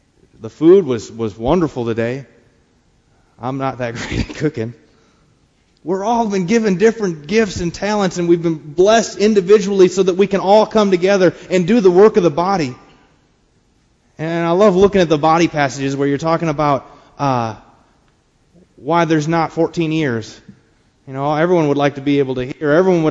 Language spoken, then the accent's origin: English; Wisconsin, United States; because I'm from Wisconsin, right up there in the Midwest, where we have more cornfields than about anything else.